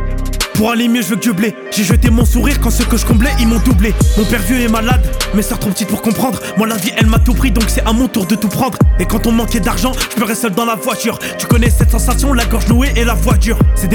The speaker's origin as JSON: {"language": "French", "town": "Paris", "region": "Île-de-France", "country": "France", "lives_now": "Lens, France", "said": "Je suis parisien de base, sauf qu'en ce moment je suis plus vers Lens."}